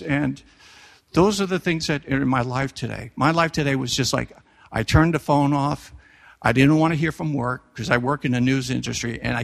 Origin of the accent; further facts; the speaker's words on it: Staten Island, New York, United States; I grew up on Staten Island. My mother was Dutch Protestant. My father was Irish Catholic, strike 1, strike 2, Staten Island, strike 3.